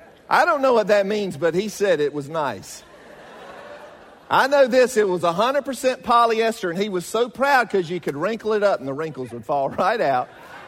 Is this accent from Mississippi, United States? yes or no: yes; Mississippi, United States; I'm from Mississippi, so Mississippi, you're either a Christian or a Jew. That's all you are.